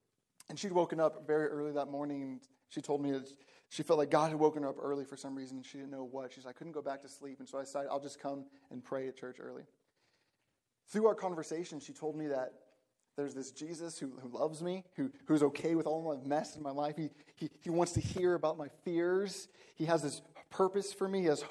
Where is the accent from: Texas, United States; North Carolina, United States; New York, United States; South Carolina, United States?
Texas, United States; Austin; So I grew up in Austin, Texas, big high school, a couple thousand people.